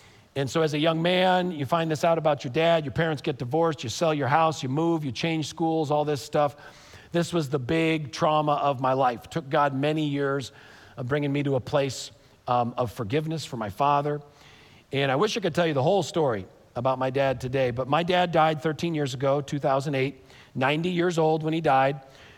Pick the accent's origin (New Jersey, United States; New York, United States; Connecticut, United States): Connecticut, United States; When my parents got married, neither one of them were Christians. I grew up in Connecticut.